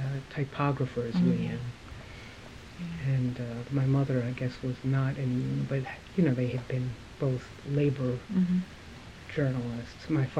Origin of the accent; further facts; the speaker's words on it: Brooklyn, New York, United States; born there; I was born in 1957 in Brooklyn.